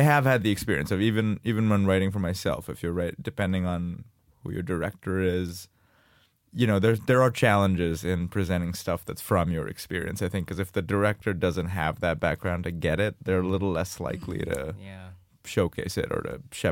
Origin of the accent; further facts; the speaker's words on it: India; now in United States; since I grew up in India, but since being in America